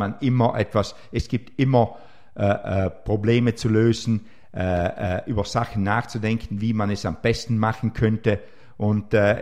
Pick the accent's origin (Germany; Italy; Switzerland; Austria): Italy; South Tyrol; Ich glaube, das kann man als Südtiroler sagen, wir sind sehr bodenständig